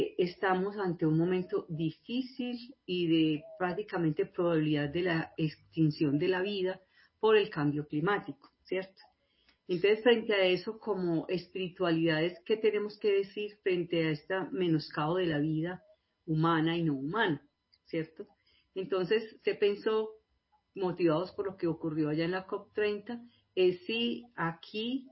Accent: Colombia; soy colombiana.

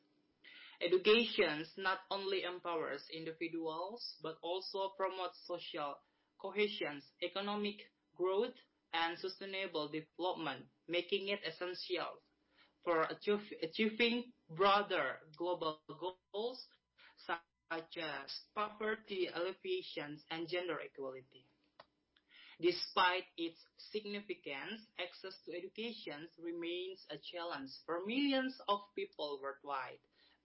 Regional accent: Indonesia; now in Hong Kong; Originally, I'm from Indonesia. I'm currently serving in Hong Kong

